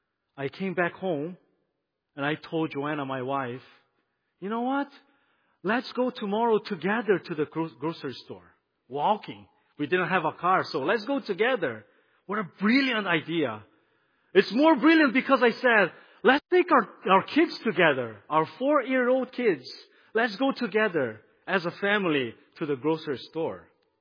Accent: Brazil; I'm from Brazil, as Pastor Jim said already.

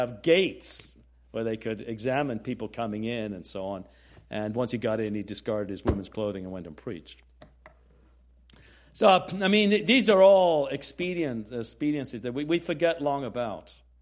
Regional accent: Birmingham, West Midlands, United Kingdom; My earliest memories, I grew up in Birmingham in England, is living on a row house, a series of row houses.

